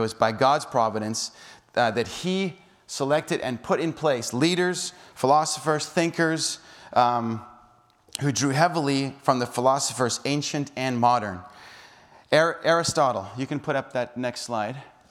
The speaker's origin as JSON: {"language": "English", "country": "South Africa", "tie": "born or raised there", "said": "I'm growing up in South Africa."}